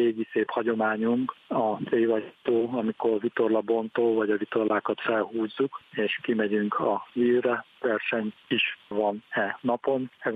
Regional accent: Fejér, Hungary; Én magam a Velencei tavon nőttem fel

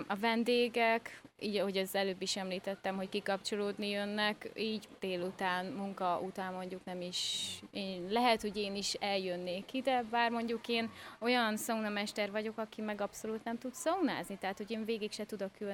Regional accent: Makó, Csongrád-Csanád, Hungary; szerintem az egyik legszebb város, és nem csak azért mondom, mert makói vagyok.

